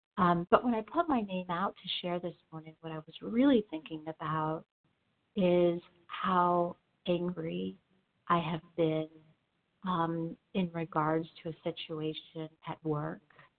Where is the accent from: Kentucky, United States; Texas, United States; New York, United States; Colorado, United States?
Colorado, United States; Denver; now in Florida, United States; I'm from Denver and also calling from Florida this morning.